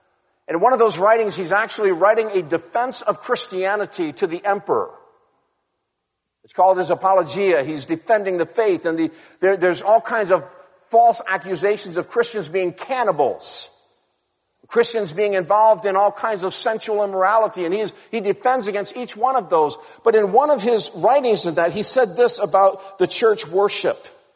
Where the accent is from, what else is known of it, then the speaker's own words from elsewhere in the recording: Connecticut, United States; I was raised in Connecticut, grew up living in a government-subsidized housing development.